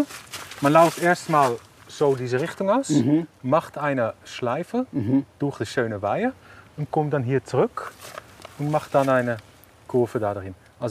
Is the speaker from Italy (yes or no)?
no; Netherlands; German is a second language; now in Switzerland; Also ich als Holländer hatte Angst vor der Schweizer Behörde.